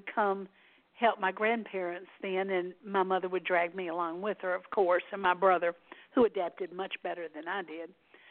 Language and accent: English; Mississippi, United States; now in Texas, United States; I was raised in Mississippi, but my mother was from Texas.